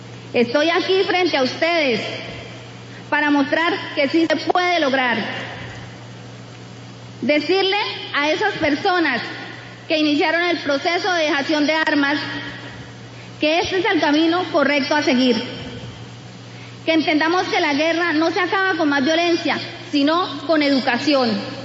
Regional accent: Barrancabermeja, Santander, Colombia; vengo desde Barranca Bermeja, Santander. A los 16 años, siendo una adolescente campesina, fui reclutada por uno de mis hermanos para las Autodefensas Unidas de Colombia.

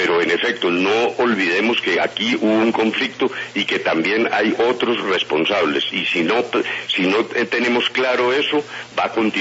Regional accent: Colombia; somos colombianos

